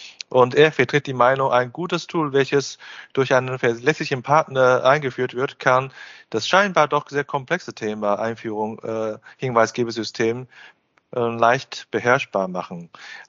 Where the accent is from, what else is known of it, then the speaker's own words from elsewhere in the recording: China; German is a second language; ich als Chinese zu beobachten, wie die EU oder Deutschland und China die selber Themen unterschiedliche Approach Vorgehensweise gewählt haben.